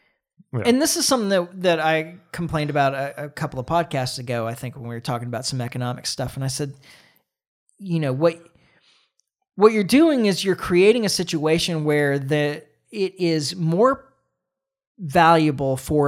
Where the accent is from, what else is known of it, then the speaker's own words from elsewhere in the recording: New Jersey, United States; born there; I was born in New Jersey. We don't like New Yorkers.